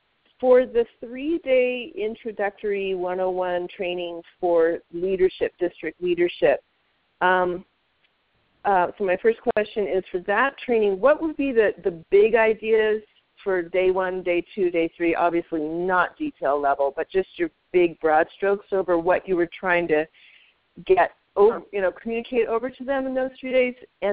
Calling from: California, United States; I'm calling also from Northern California in Sonoma County.

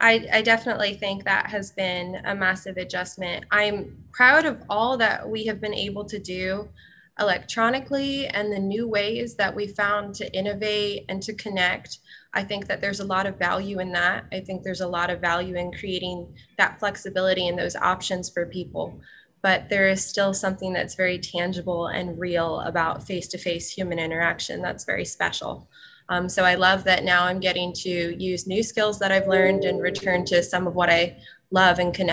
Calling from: Roanoke, Virginia, United States; I'm actually calling from my boss, Dr. Bishop's office in the C-suite at Carilion in Roanoke.

